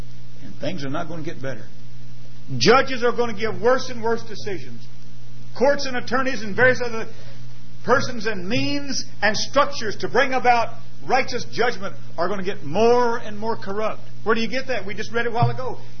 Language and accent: English; Fort Worth, Texas, United States; When I was a kid growing up in Fort Worth, Texas, they started the school, the public school classes, with the reading of the Word of God in prayer.